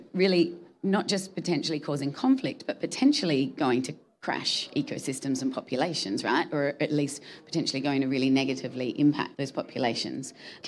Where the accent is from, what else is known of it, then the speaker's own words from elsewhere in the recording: Australia; I'm from Australia